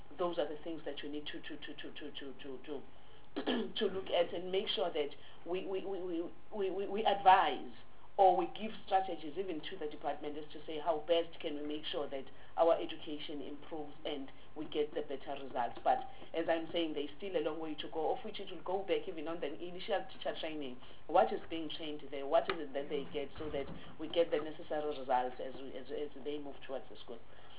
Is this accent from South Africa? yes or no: yes; South Africa; And really, for me, looking there as a South African citizen, it was a concern.